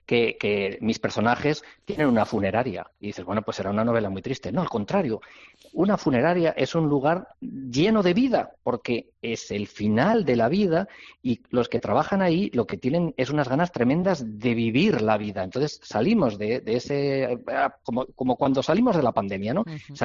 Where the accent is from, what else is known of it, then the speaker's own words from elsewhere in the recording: Zaragoza, Aragon, Spain; born there; conseguido ficcionar Zaragoza, me ha resultado muy cómodo, como no podía ser de otra manera, al fin y al cabo es mi ciudad natal